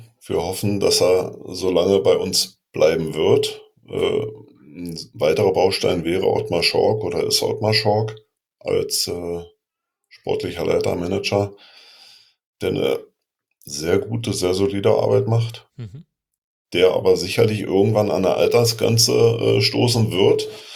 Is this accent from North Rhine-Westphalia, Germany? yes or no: no; Berlin, Germany; Ich persönlich habe ja hier in meiner Heimatstadt einen Verein, der vorgemacht hat, wie es geht, Union Berlin.